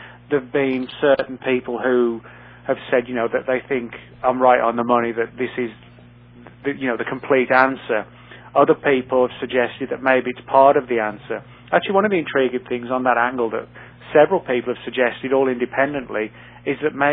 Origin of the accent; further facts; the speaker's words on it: United Kingdom; being British